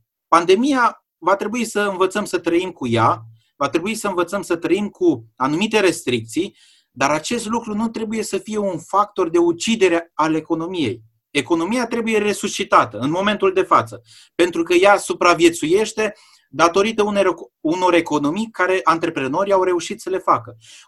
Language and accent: Romanian; Romania; Și noi ca și români trebuie să înțelegem lucrul acesta